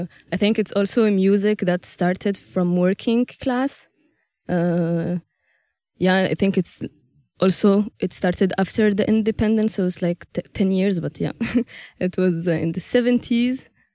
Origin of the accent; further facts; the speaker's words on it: Algeria; I grew up in Algeria and it was the kind of music that has always been present in the community